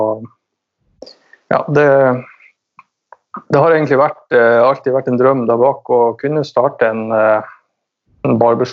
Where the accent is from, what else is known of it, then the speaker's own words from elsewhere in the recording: Finnsnes, Troms, Norway; jeg er fra Nord-Norge, Troms, Finnsnes.